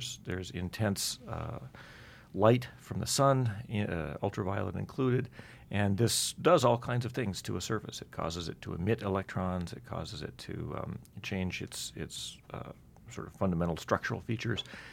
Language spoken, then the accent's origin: English; South Dakota, United States; I grew up in the Black Hills in South Dakota.